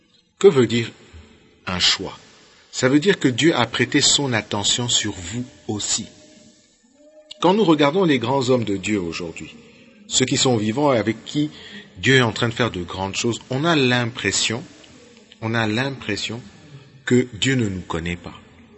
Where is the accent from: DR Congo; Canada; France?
DR Congo; Oh, je crois pas que je suis congolais par hasard. Je ne crois pas que je suis africain par hasard. Je ne crois pas que j'ai la couleur noire par hasard, donc je suis africain.